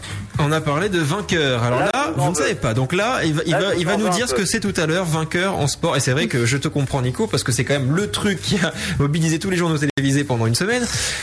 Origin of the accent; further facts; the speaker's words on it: France; Mais on est français.